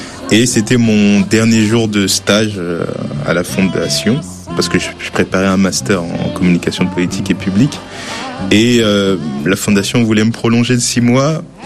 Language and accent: French; Épinay-sur-Seine, Île-de-France, France; je viens d'Épinay, sur Seine.